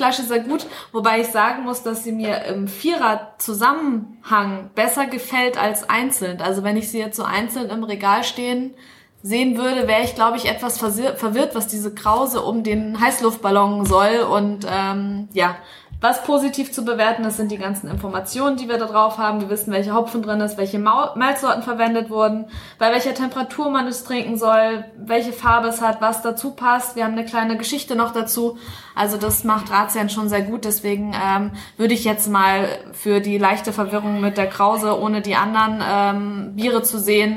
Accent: Northern Germany, Germany; born there; weil ich bin ja auch die Einzige, die wirklich gebürtige Norddeutsche ist

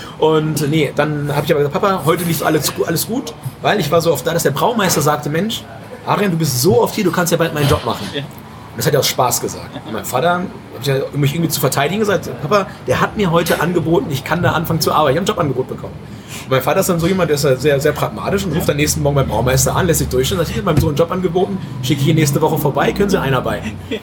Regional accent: Lower Saxony, Germany; ich komme aus dem Weserbergland, ja, sehr, sehr schöne Region in Deutschland

